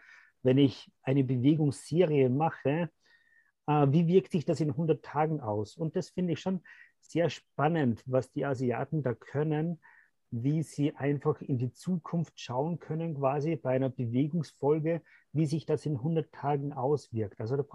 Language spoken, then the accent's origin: German; Austria; Also, wie man am Dialekt vielleicht hören kann, ist, ich bin aus Österreich.